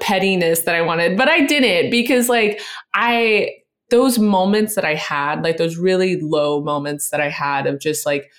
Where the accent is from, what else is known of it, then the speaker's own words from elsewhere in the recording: Fresno, California, United States; it was close to my hometown, Fresno, where my parents were living at the time.